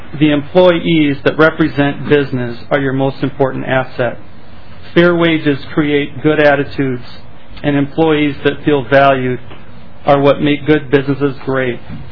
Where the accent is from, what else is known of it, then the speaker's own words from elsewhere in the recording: Mankato, Minnesota, United States; I am from Mankato, Minnesota.